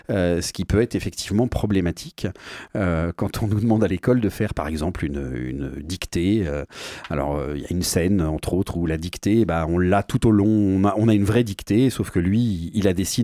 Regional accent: France; En tant que Français, on ne peut plus trop aller là-bas.

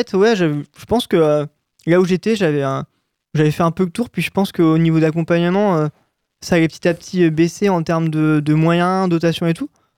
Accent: Normandy, France; Moi, de base, je suis normand.

